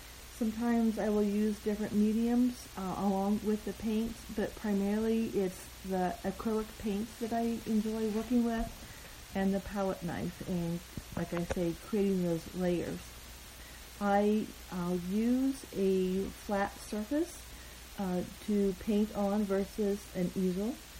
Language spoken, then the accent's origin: English; Midwest, United States; I grew up in the Midwest, and prairie days especially is a painting that reminds me of being out in the cornfields and witnessing the prairies from the Midwest.